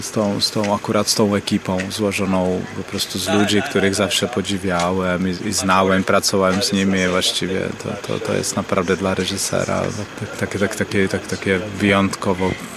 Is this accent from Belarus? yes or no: no; Hradec Králové, Hradec Králové Region, Czechia; Polish is a second language; also born or lived in Prague; ja jestem z Hradca Králové. To jest tutaj 100 kilometrów na wschód od Pragi, ale spędziłem 5-6 lat w Pradze. Mieszkałem tu, studiowałem, także znam to miasto po prostu bardzo dobrze.